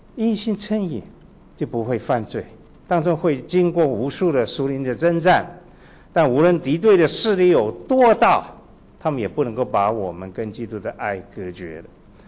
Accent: Hong Kong; born there; 我是宁波人我曾经回过去，因为我在香港出生，曾经回到宁波我的家乡，这个地方叫奉化，

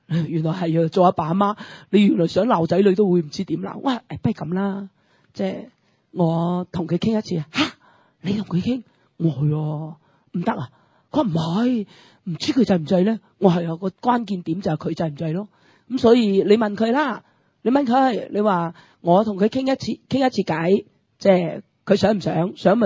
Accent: China; 我哋中国人仍然有一个强烈嘅迷思

